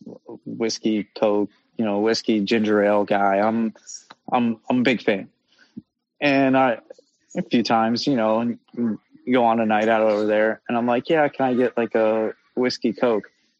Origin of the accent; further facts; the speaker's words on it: United States; I never realized how lucky I was growing up in America.